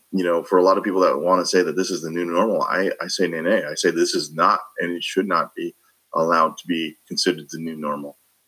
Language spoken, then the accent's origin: English; St. Louis, Missouri, United States; also born or lived in South Korea; having been born in Korea, growing up in St. Louis, I was very conscious of a greater world than just the place that I grew up.